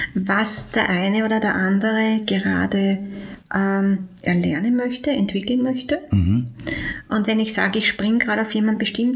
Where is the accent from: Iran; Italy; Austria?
Austria; Linz, Upper Austria; now in Vienna, Austria; Ich bin ursprünglich Linzerin, bin schon seit 1988 in Wien